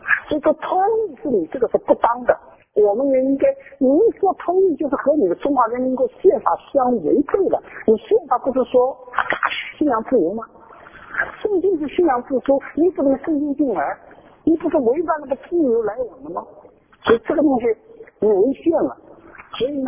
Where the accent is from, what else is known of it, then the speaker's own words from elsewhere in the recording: China; moved away; 可是我们是中国人，到了洋地了，就说的讲不出中国话了